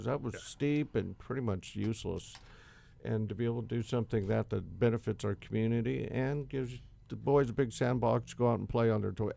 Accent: Melrose, United States; growing up, like I said, I grew up out in Melrose, out on the Ogaros Loop, and that was the steepest piece of ground, and we used to traipse all over those mountains hunting and stuff

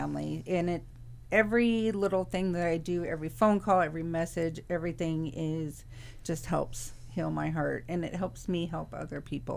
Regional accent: Roseburg, Oregon, United States; Well, it's like Linda said, they had the ride, and Roseburg's my hometown, so that was, you know, piqued my interest.

